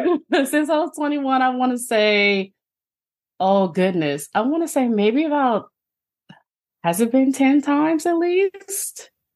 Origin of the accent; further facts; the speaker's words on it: Oakland, California, United States; But I grew up in Oakland, California. So like going to Disneyland and doing those things, that was kind of like, wasn't really heard of.